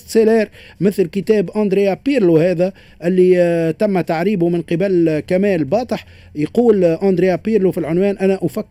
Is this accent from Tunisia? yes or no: yes; Tunisia; منهم مثلا عندنا في تونس